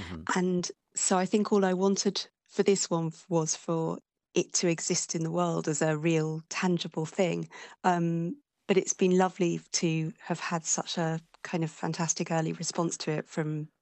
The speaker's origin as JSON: {"language": "English", "region": "England", "country": "United Kingdom", "also_born_or_lived": "Australia", "said": "I'm from England, although when I was six, I moved to Australia for a couple of years because of my father's work. But I have spent the rest of my life in England, and I live just outside London with my husband and have two grown-up children."}